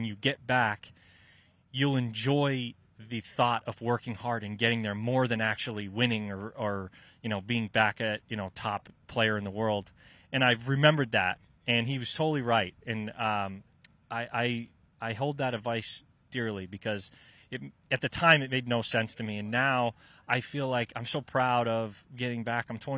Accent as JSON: {"language": "English", "region": "New England", "country": "United States", "tie": "born or raised there", "said": "knowing that that was in my family growing up in New England"}